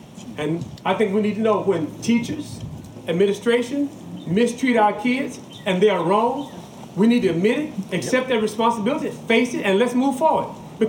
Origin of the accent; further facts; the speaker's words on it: Pine Bluff, Arkansas, United States; We came here from Pine Bluff, Arkansas. It was 10,108 when we first came.